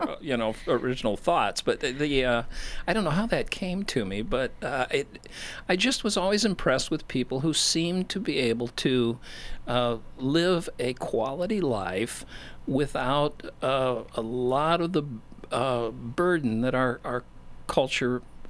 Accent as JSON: {"language": "English", "town": "Chicago", "region": "Illinois", "country": "United States", "said": "I'm from back east. I'm a refugee from Chicago."}